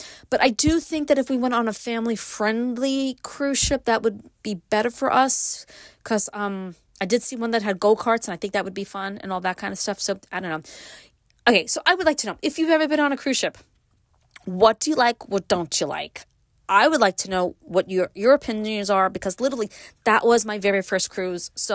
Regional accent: Brooklyn, New York, United States; Brooklyn raised, living upstate because I was born and raised in Brooklyn. I left it, moved to upstate. Been up here for almost 30 years now.

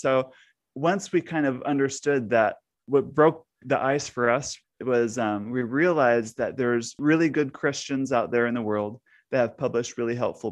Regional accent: Japan; I was born in Japan. I was raised in Japan, and I still don't like raw fish.

